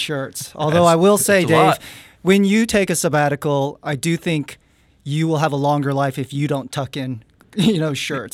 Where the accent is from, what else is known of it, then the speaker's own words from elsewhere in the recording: Washington, United States; Growing up in Washington State, I hate the humidity here.